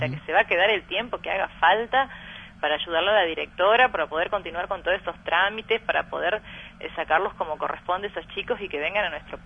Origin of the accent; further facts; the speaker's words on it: Sunchales, Santa Fe, Argentina; Nosotros acá somos de Sunchales, que es una ciudad chica